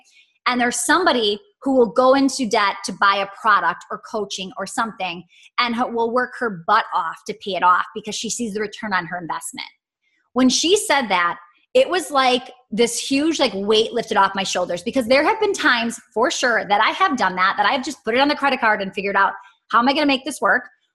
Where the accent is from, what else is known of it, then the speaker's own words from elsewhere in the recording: Midwest, United States; I'm from the Midwest. I'm very conservative.